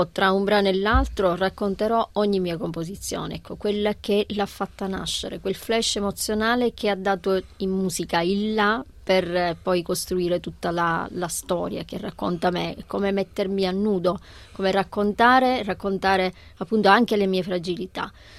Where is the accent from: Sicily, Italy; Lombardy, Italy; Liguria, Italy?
Sicily, Italy; moved away; quella che io vivo nel vivere lontano dalla mia terra, ma anche la passionalità che è tipica dei siciliani. Essere siciliano, noi siamo temprati, perché abitare in un'isola, quest'isola ti isola